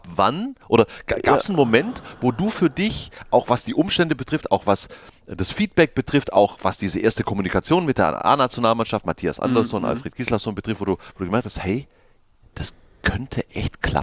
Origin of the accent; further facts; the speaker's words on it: Bavaria, Germany; In Neu-Ulm. Mhm. Meine Heimat übrigens.